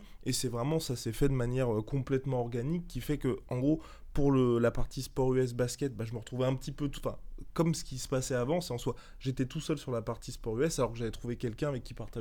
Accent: Angers, Pays de la Loire, France; tu joues à Angersco, qui est un très bon club, c'est ma ville natale

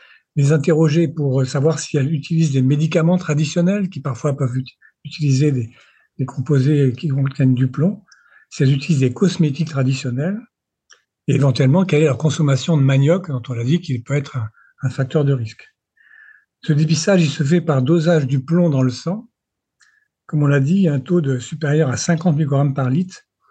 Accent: French Guiana; c'est également le cas chez nous en Guyane

